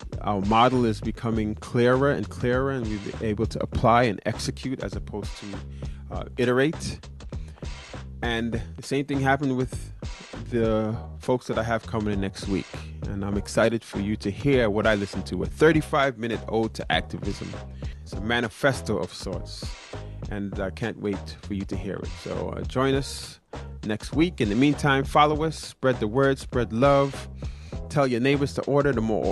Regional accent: Brooklyn, New York, United States; from a couple of activists from my hometown in Brooklyn

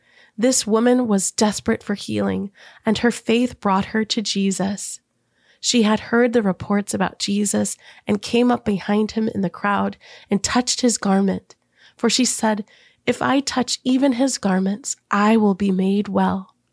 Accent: India; Growing up in India, I didn't have a lot of store-bought toys.

